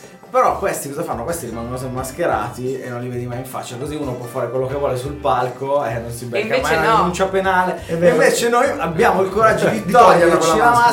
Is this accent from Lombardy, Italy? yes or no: yes; Lissone, Lombardy, Italy; Io vengo da Lissone.